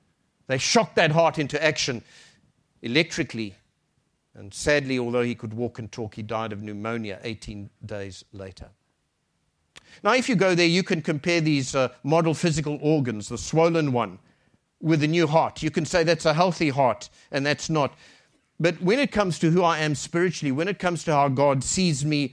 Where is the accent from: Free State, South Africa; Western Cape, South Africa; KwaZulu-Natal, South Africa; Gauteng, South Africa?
Western Cape, South Africa; Cape Town; Some of you know that we come from Cape Town.